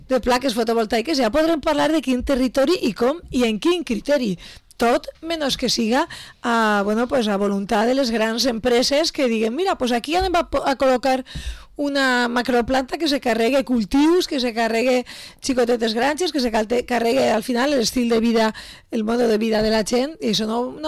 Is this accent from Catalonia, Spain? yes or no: no; Betxí, Valencian Community, Spain; a les nostres comarques de Castelló, s'està arribant a molts acords municipals, entre ells en Betxí, el meu poble